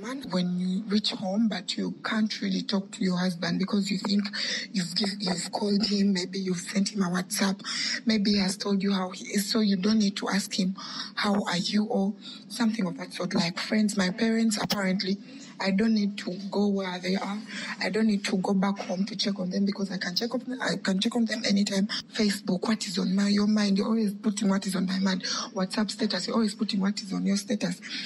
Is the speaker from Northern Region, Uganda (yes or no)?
no; Kampala, Central Region, Uganda; English is a second language; I'm from Kampala.